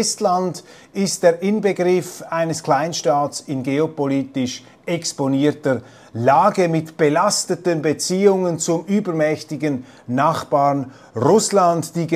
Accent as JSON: {"language": "German", "country": "Switzerland", "said": "Ich will da auch nicht als Schweizer sozusagen reintrampeln in diese Befindlichkeiten"}